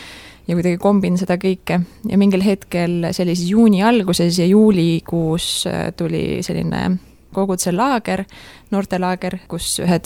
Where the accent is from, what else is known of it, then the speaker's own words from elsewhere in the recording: Rapla, Rapla County, Estonia; Jaa, ma olen pärit Raplast.